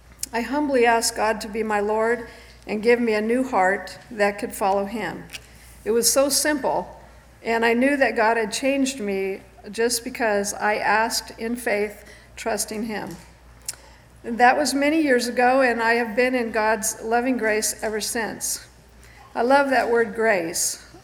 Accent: California, United States; I grew up in Southern California with my dad and mom and two older sisters and two younger brothers.

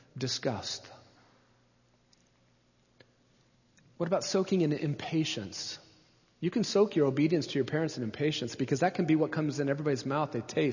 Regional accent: Nebraska, United States; Because I was born and raised in Nebraska.

